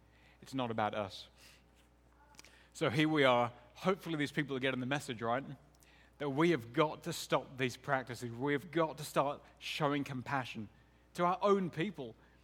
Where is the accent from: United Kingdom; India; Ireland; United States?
Ireland; being an Irish kid brought up in a place where the Irish were the poor guys and the regular English were pretty vociferous.